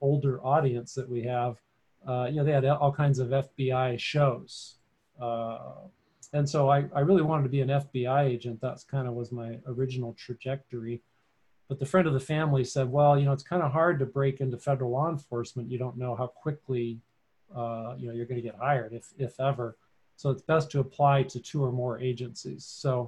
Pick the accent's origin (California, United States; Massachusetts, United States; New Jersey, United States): California, United States; San Jose; I was born and raised in San Jose, about 50 miles to the south of San Francisco.